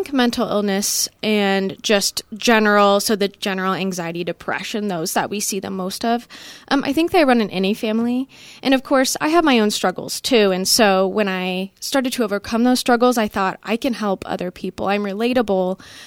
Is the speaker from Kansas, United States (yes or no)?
yes; Meriden, Kansas, United States; also born or lived in Topeka; So I am from Meriden, Kansas and Topeka, Kansas, but mainly Meriden, Kansas. Went to Jefferson West High School.